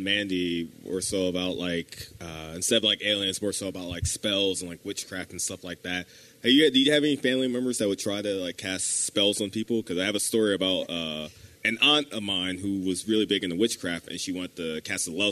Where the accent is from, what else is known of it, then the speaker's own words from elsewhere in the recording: New Jersey, United States; When I was growing up in New Jersey, I lived in a house with my grandma had a house, and it was me, my grandma, my mom's sister, my aunt, and my mom